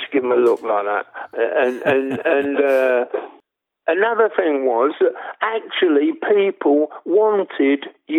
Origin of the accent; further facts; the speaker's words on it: Canvey Island, East of England, United Kingdom; You know, I grew up on Canby Island, and if you want to protect yourself